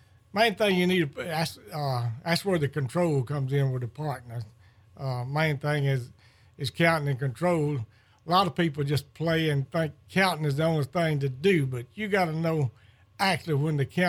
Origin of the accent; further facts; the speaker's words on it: Tallahassee, Florida, United States; I was raised, I was raised on Skinnakle in Tallahassee.